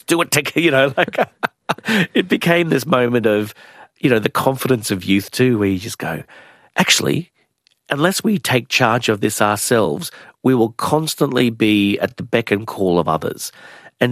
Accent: Logan, Queensland, Australia; born or raised there

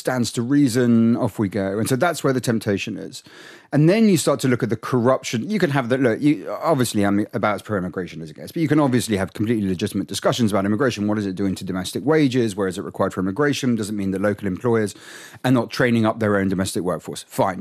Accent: Winchester, South East England, United Kingdom; I grew up in Winchester. It's the kind of constituency that's never going to vote Labour.

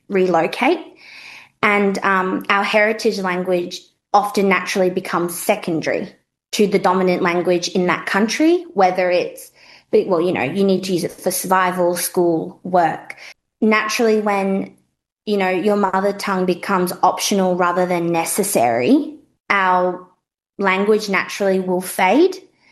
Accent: Nauru; now in Australia; Growing up in Nauru

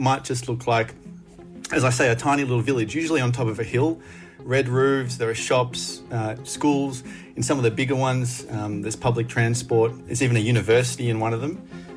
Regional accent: Australia; It's really hard to picture as an Australian what life is like

